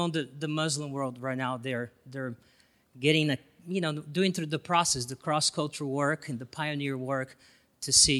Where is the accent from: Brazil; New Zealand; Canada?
Brazil; now in Columbia, United States; I'm Brazilian. I was born in Brazil, moved to the United States in 2005, so I'm making Columbia, South Carolina my home in the last 10 years.